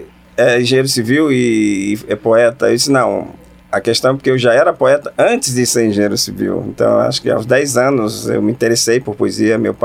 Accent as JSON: {"language": "Portuguese", "town": "Teresina", "region": "Piauí", "country": "Brazil", "tie": "born or raised there", "said": "apesar de eu ser urbano, né? Eu nasci já na capital, em Teresina. Meus avós são de Oeiras, mas eu já nasci em Teresina, né? Eu nasci assim na região, no bairro do Barrocão"}